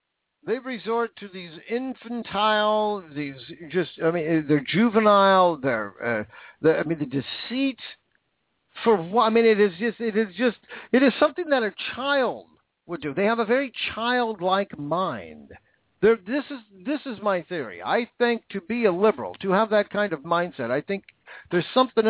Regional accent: Seattle, Washington, United States; I'm from Seattle, and we're the Super Bowl champions

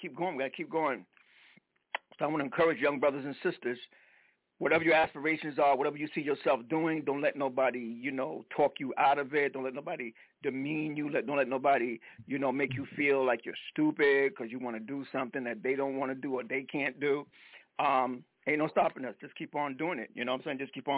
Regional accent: South Carolina, United States; And growing up in the Jim Crow laws, segregated South Carolina, I probably, you know, I have a little something in my heart.

